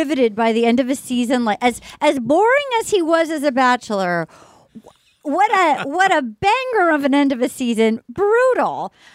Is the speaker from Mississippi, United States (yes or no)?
no; Rhode Island, United States; accent: Rhode Island; I'm going to say my Rhode Island accent, an orange puffer, an orange glove.